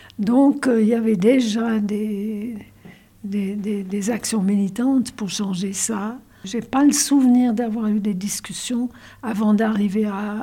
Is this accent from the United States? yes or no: yes; Connecticut, United States; French is a second language; also born or lived in North Carolina; now in Lausanne, Switzerland; je suis née en Caroline du Nord, aux États-Unis, mais j'ai grandi dans le Connecticut.